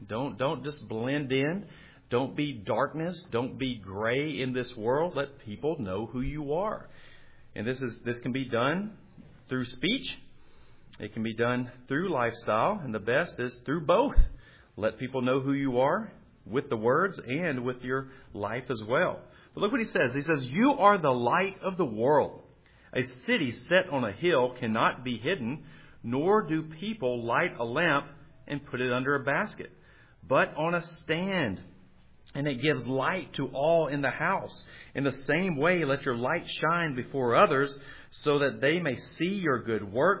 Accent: Arkansas, United States; when I grew up in Arkansas, we would see lightning bugs, you know, that would appear.

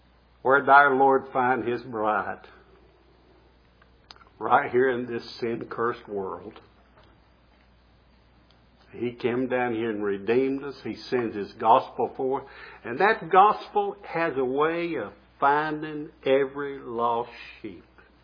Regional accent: Rocky Mount, Virginia, United States; Back years ago, I was growing up in Rocky Mount, Virginia.

